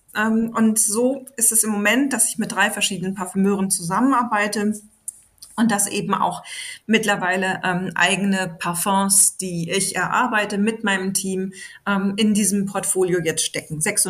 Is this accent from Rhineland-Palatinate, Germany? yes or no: no; North Rhine-Westphalia, Germany; ich komme aus dem Ruhrgebiet